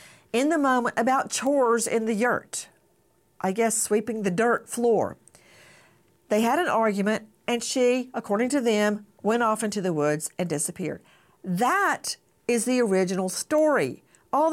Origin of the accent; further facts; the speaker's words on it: West Virginia, United States; I'm from West Virginia, so maybe everybody else doesn't understand